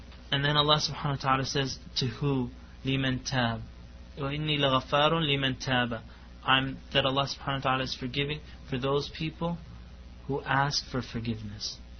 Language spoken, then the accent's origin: English; Winnipeg, Manitoba, Canada; We get floods up there. I'm from Winnipeg, actually, Manitoba. It's above North Dakota.